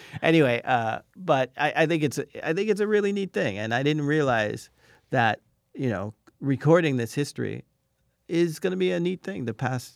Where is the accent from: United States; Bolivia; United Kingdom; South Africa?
United States; Malden, Massachusetts; I grew up in Malden was very working class. I grew up in the black section of Malden